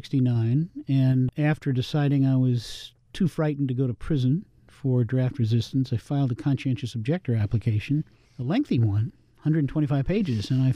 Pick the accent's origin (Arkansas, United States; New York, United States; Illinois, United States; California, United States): New York, United States; New York City; born there; also born or lived in Queens; I was born in New York City. I was born in Manhattan, lived in Queens, and then moved quite a bit to a number of different towns.